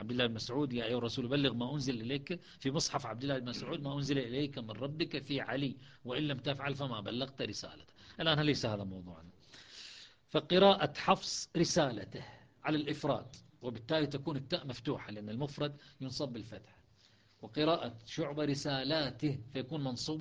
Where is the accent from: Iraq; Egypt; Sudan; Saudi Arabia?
Iraq; ولذلك عندنا في العراق تطلق كلمة كعب،